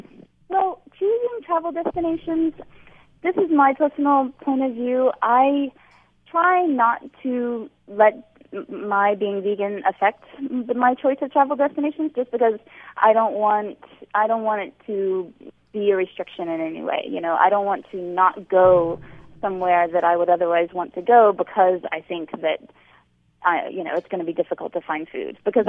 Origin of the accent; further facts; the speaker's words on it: Alabama, United States; now in Italy; I grew up in the States, so we are neighbors. But I grew up in Alabama